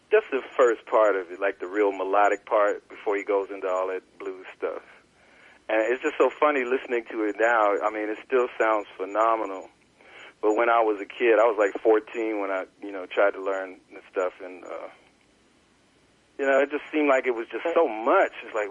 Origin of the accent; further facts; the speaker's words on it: Youngstown, Ohio, United States; I saw him in my hometown, even. You believe that, back in Ohio, Youngstown, Ohio, I saw